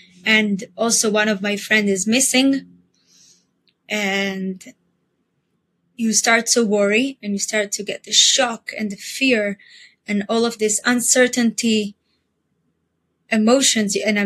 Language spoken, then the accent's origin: English; Israel; also born or lived in Ethiopia; now in Jerusalem, Israel; I live in Jerusalem and I was born in Ethiopia. I moved to Israel when I was a baby.